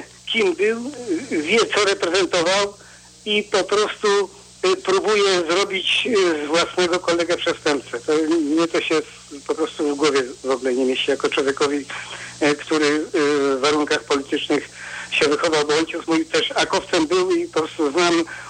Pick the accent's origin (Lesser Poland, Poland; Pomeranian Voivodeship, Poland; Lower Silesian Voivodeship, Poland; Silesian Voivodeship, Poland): Pomeranian Voivodeship, Poland; Sopot; Ja jestem z Sopotu, akurat przyjechałem chwilowo tutaj